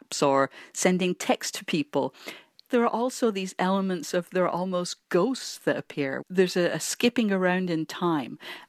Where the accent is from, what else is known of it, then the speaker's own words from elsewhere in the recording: Manchester, North West England, United Kingdom; they're set in Manchester, which happens to be my hometown in England